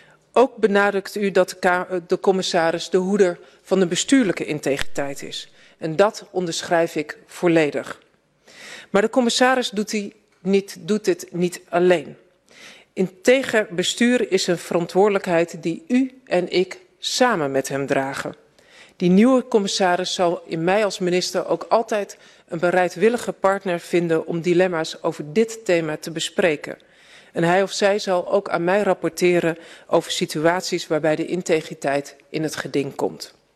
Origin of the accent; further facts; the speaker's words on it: Zeewolde, Flevoland, Netherlands; Omdat ik een deel van mijn jeugd in Zeewolde heb doorgebracht.